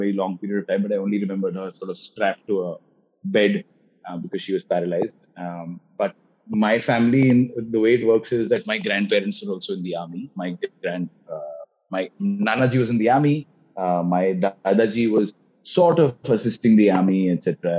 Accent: Lucknow, Uttar Pradesh, India; born there; Yeah, I was born in Lucknow.

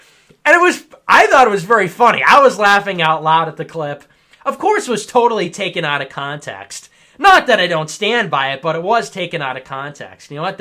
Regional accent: Chicago, Illinois, United States; I'm also Italian. I'm from Chicago.

